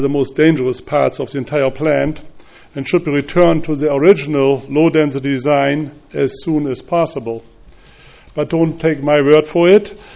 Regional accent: Paso Robles, California, United States; I come from Paso Robles.

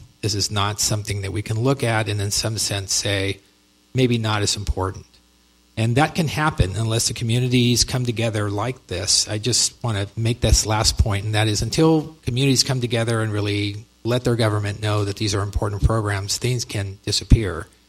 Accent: Shafter, California, United States; I come from Shafter, California.

